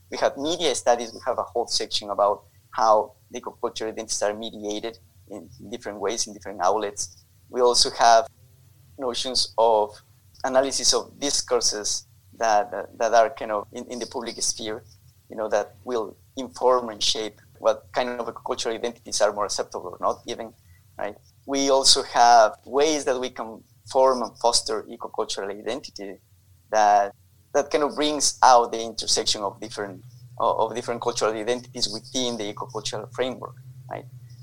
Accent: Ecuador; From where I am from Ecuador

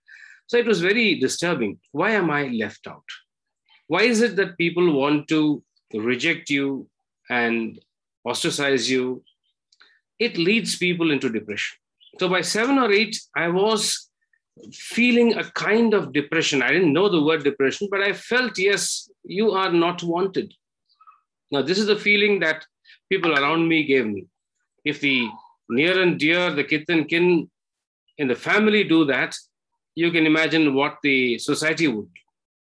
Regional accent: Bangalore, Karnataka, India; born there; Well, it was 1962 that I was born in Bangalore

